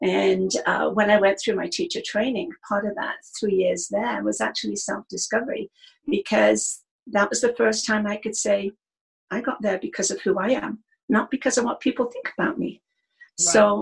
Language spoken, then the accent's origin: English; England, United Kingdom; But growing up in England with that, it's very much about labels and finding where you fit